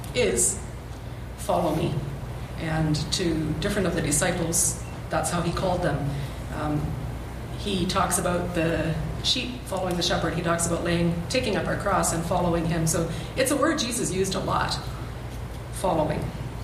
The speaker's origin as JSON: {"language": "English", "region": "Ontario", "country": "Canada", "said": "Yes, I am from Ontario, and I started out there with teaching a number of years"}